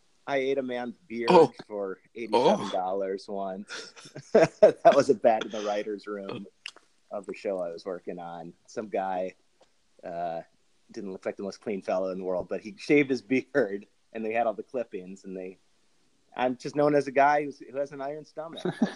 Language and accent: English; Marshall, Minnesota, United States; born there; But yeah, I was born in Marshall.